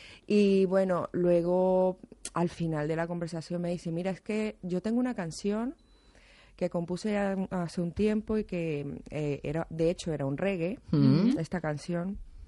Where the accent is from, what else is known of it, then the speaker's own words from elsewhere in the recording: Barranquilla, Atlántico, Colombia; Yo soy nacida en Colombia.